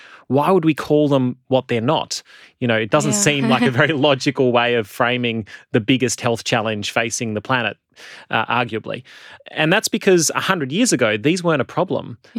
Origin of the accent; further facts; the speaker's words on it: Australia; I grew up in Australia.